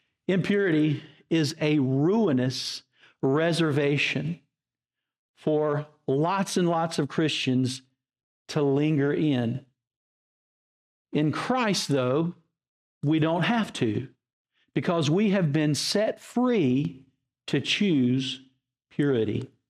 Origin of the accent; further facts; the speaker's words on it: Idaho, United States; These reserves are like the large tracts of wilderness in my home state of Idaho.